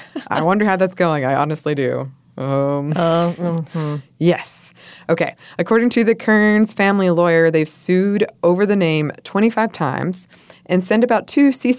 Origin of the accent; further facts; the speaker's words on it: Montreal, Quebec, Canada; first language English; my first language is English, but I'm from Montreal, so I speak French.